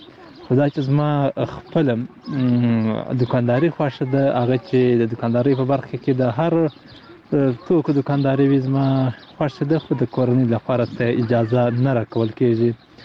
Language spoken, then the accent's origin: Pashto; Helmand, Afghanistan; د هلمند ولایت د ندلی ولسوالۍ یم.